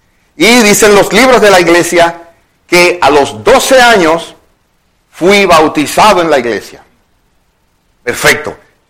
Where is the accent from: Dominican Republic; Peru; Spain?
Dominican Republic; en República Dominicana. El pastor Howard Shoemake fue un hombre muy emprendedor. Hubo una revolución en mi país en el año 1965.